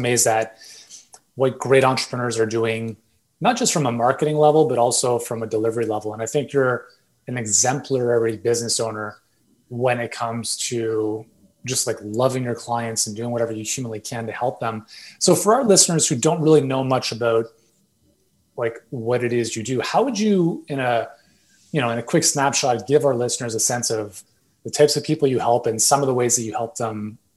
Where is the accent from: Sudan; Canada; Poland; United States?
Canada; I'm Canadian